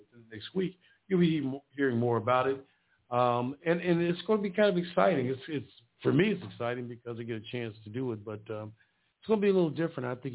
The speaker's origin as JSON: {"language": "English", "region": "Indiana", "country": "United States", "said": "I mean, I'm from Indiana, and you might be from Kentucky, but we're all Americans."}